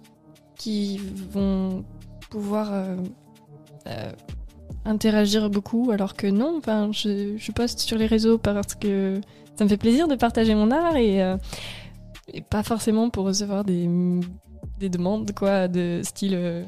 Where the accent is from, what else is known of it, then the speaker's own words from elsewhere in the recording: Pornic, Pays de la Loire, France; moved away; also born or lived in Nantes; Je suis née à Nantes et j'ai vécu à partir de l'âge de 5 ans à Pornic.